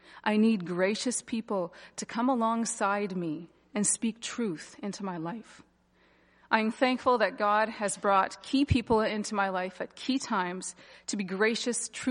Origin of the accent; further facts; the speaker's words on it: Big River, Saskatchewan, Canada; also born or lived in Toronto, Canada; My family moved to Big River Indian Reservation near Big River, Saskatchewan, which is north of Prince Albert, near Meadow Lake, where my dad received his first Canadian teaching job.